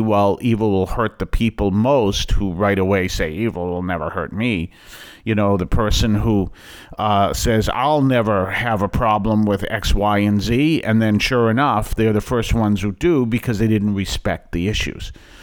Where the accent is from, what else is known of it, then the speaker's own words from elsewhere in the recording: New England, United States; Only because I grew up here. I grew up here in New England.